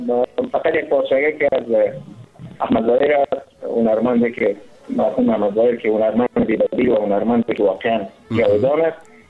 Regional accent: Kabul, Afghanistan; born there; از 35 سال عمر دارم و از ولایت فعلا در کابل در دنیا آمدیم و از کابل گفته میشم، ولی در تمام مصاحبه ما گفتیم که من از افغانستان هستم

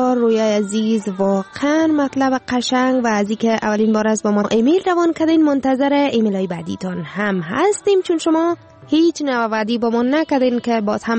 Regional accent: Afghanistan; now in Sweden; من مدت 15 سال میشود در سیویدن زندگی میکنم و از حال و احوال افغانستان کاملا بیخبر بودم. وطنم را آهسته آهسته فراموش کرده بودم

